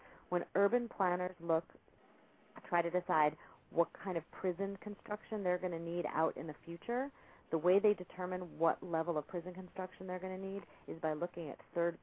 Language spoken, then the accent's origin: English; Ridgewood, New Jersey, United States; I grew up in Ridgewood, New Jersey.